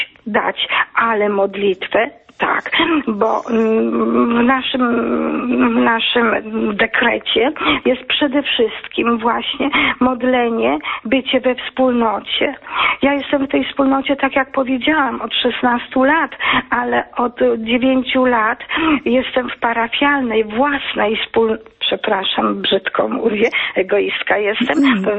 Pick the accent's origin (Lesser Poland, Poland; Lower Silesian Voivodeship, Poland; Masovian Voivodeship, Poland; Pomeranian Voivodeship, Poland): Lower Silesian Voivodeship, Poland; Wrocław; ja jestem z Wrocławia